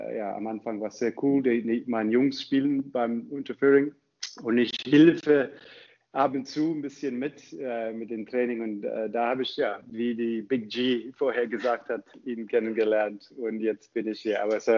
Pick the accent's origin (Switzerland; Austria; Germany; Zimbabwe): Zimbabwe; German is a second language; moved away; also born or lived in South Africa; ich komme ursprünglich aus Zimbabwe, aber ich habe hinterher so überall ein bisschen, ich war in Südafrika danach, ich habe studiert in Südafrika